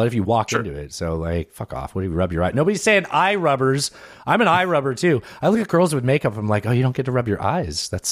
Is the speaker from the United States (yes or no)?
yes; San Diego, California, United States; My mom moved out to California. That's why I was raised in San Diego.